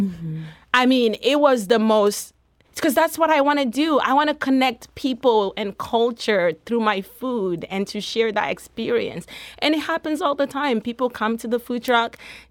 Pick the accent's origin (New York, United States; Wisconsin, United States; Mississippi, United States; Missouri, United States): Missouri, United States; St. Louis; also born or lived in Togo; So I grew up in St. Louis.